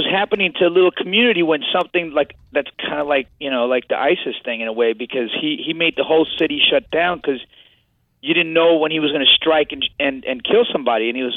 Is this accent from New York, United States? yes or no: yes; Staten Island, New York, United States; I'm here from Staten Island here.